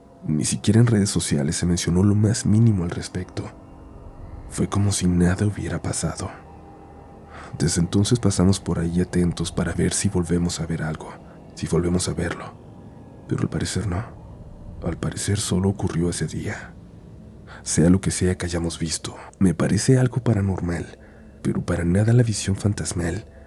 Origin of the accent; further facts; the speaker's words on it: Guadalajara, Jalisco, Mexico; Guadalajara, ciudad de donde soy originaria y en la que siempre he vivido